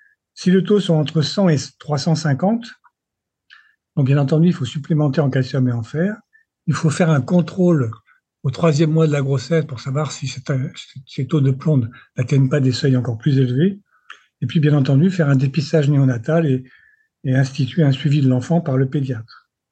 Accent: French Guiana; c'est également le cas chez nous en Guyane

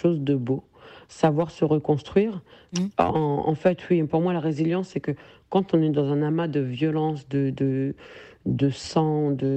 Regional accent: France

